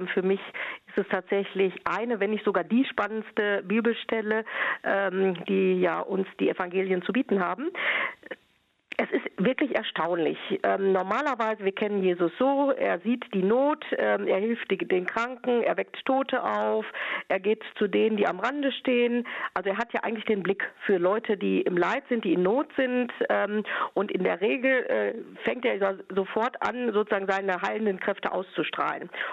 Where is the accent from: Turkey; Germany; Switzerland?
Germany; Warstein, North Rhine-Westphalia; Meistens war es so, wie gesagt, gebürtig aus Warstein. Der Rosenmontag war frei.